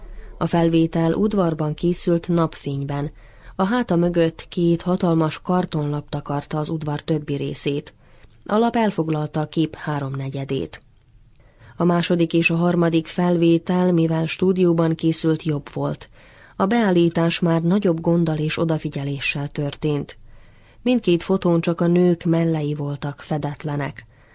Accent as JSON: {"language": "Hungarian", "town": "Sombor", "region": "Vojvodina", "country": "Serbia", "tie": "born there", "said": "Már azért is érdekelt, mert Zombor a szülővárosom."}